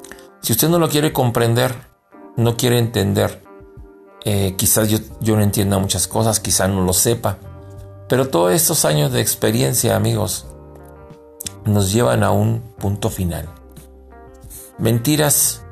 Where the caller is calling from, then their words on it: Durango, Mexico; desde la ciudad de Durango, Durango, México.